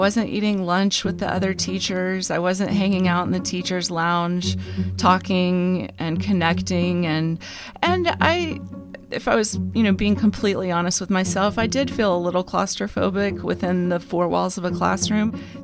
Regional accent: the South, United States

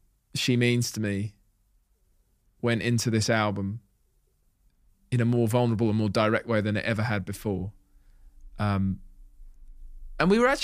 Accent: Hitchin, East of England, United Kingdom; And I went into my first year living away from Hitchin, my hometown, first time ever that I was like on my own

